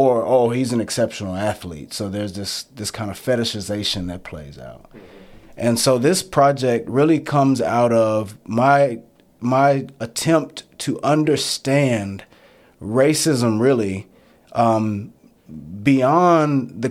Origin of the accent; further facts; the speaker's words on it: Texas, United States; And it came from my own experience growing up in the South in Texas and being very aware of the ways that I was looked at or seen in public